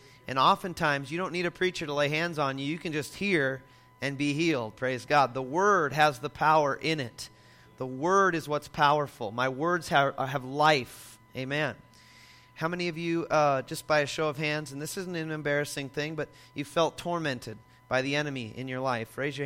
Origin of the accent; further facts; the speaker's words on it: South Dakota, United States; by the way … I used to ride bulls and I'm from South Dakota.